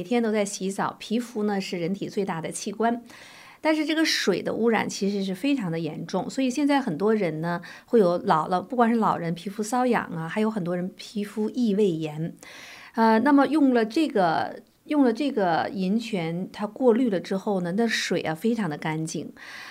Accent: China; now in United States; 我是来自大陆，有的时候我会习惯用大陆的一些名词

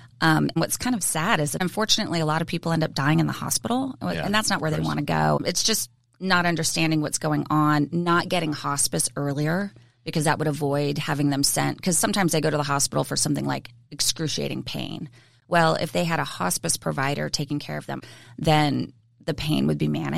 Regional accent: California, United States; Born and raised in California.

